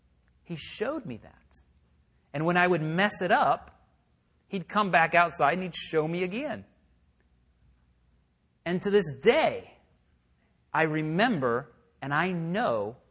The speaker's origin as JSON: {"language": "English", "region": "Texas", "country": "United States", "tie": "born or raised there", "said": "because growing up in Texas, you know, 100 degree summers, that was brutal."}